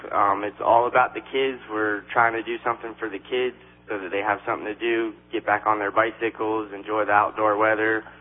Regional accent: West Palm Beach, Florida, United States; My background, I grew up in West Palm Beach, Florida.

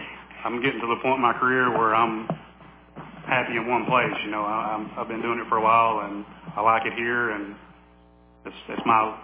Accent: Jackson County, United States; I've been a EMT for a little over 20 years now. I'm from Jackson County, lived there all my life.

